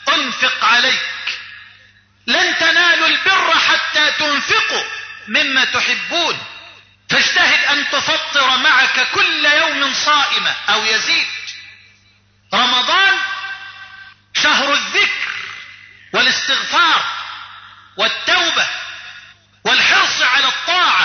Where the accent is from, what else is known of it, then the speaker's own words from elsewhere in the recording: Egypt; اللهم اجعل بلدنا مصر واحة للأمن والأمان